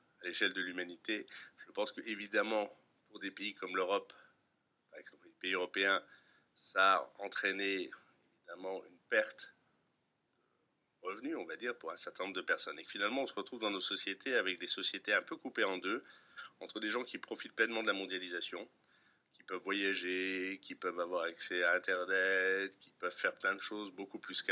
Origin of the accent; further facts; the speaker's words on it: Luxembourg; born there; moi je suis né au Luxembourg, d'une mère luxembourgeoise. À mon époque, il n'y avait pas de double nationalité, c'est venu après. Moi j'avais à l'époque un droit d'option entre la France et le Luxembourg entre 18 et 25 ans.